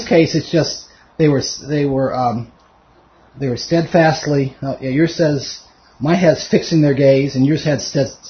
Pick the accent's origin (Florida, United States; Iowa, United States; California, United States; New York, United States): Florida, United States; Miami; So this is, I grew up in Miami, Florida.